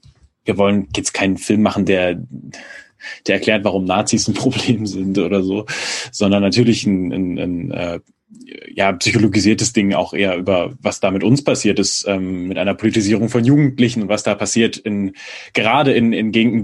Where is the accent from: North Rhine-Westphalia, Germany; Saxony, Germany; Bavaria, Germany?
Saxony, Germany; Dresden; Ich bin nicht auf dem Land aufgewachsen, muss ich dazu sagen. Ich bin Vorstadt von Dresden aufgewachsen